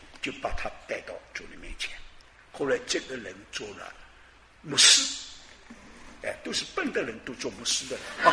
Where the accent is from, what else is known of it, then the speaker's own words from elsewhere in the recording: Taiwan; moved away as an adult; now in United States; 特别是我们从台湾来的那个留学考试，那个真是快乐啊！